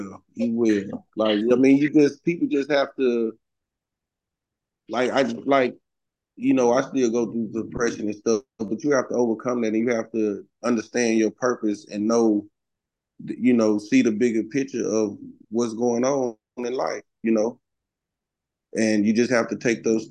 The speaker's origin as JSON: {"language": "English", "region": "Louisiana", "country": "United States", "said": "Right. I'm from Louisiana. I just moved out here this year."}